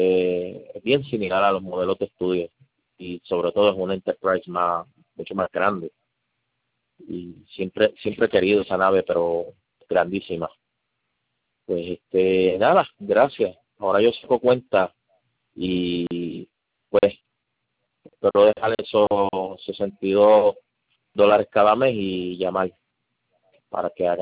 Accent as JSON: {"language": "Spanish", "country": "Puerto Rico", "said": "porque yo soy puertorriqueño de los Malaguas y no hablamos, yo no hablo inglés, yo solamente español."}